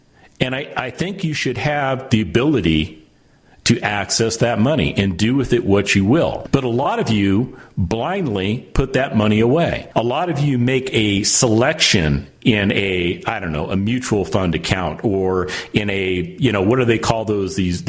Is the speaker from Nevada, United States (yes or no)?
yes; Las Vegas, Nevada, United States; I was born and raised in Las Vegas, so I've got a pretty healthy understanding of how gambling works.